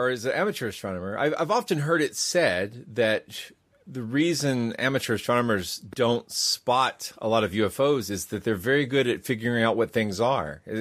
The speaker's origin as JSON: {"language": "English", "country": "United States", "said": "as an American skeptic, though, I was disappointed"}